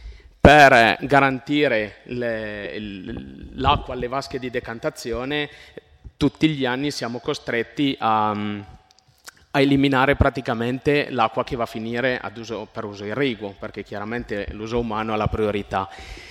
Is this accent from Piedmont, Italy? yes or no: yes; Piedmont, Italy; Io vengo dalla Vallellero, da un territorio montano, abbiamo l'acqua buona e paradossalmente siamo senza acqua